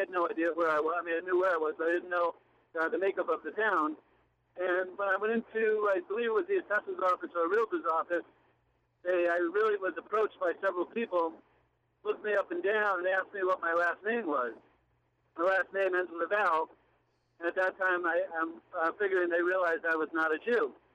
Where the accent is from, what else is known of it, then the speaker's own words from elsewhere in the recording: Long Island, New York, United States; I was brought up on Long Island in a very Jewish community.